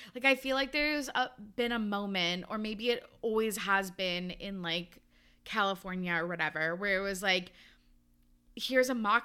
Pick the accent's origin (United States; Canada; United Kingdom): Canada; Don't quote me on that because I am Canadian.